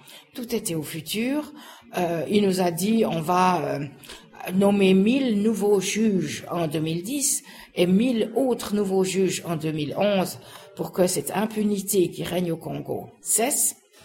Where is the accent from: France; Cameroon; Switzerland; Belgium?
Switzerland; Voilà, alors je viens de Suisse